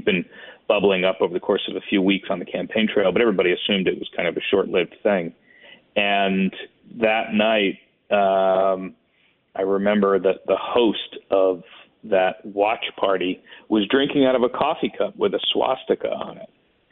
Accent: Greenwich, Connecticut, United States; also born or lived in Clarksburg / Chicago; Well, I've lived in each of them. I grew up in Greenwich, which is a you know, kind of wealthy suburb of New York City

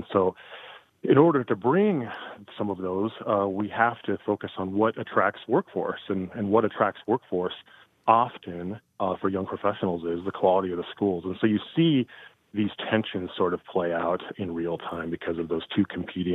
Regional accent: Colorado, United States; I came here about 4 months ago. I'm originally from the Front Range.

